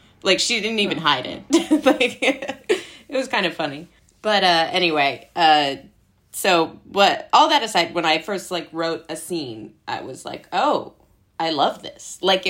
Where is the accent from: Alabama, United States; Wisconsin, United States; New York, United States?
New York, United States; Brooklyn; I was born and raised in Park Slope, Brooklyn, where I went to the Berklee Carroll School for most of my life.